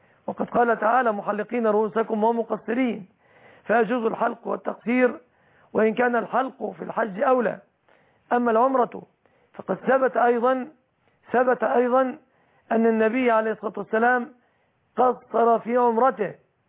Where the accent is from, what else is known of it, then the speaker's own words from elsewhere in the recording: Egypt; عندنا في مصر،